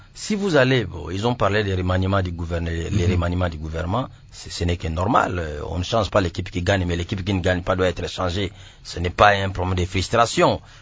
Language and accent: French; Selembao, Kinshasa, DR Congo; Parce que je viens de Selembao.